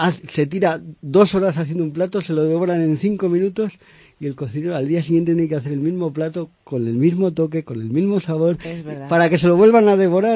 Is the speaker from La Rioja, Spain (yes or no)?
yes; Logroño, La Rioja, Spain; Yo vengo de familia de cocineros en Logroño, de donde soy yo. Mis tías tenían un restaurante, uno de los más solicitados